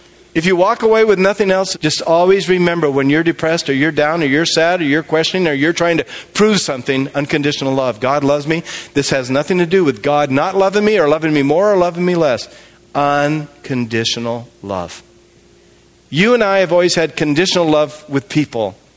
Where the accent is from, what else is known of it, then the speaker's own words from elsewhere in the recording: United States; As a white person, as an American, with my accent